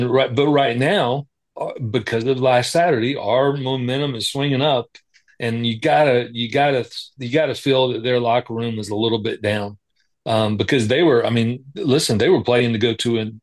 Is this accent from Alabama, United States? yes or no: yes; Spanish Fort, Alabama, United States; And I remember growing up in Spanish Fort, you know, the week of the Iron Bowl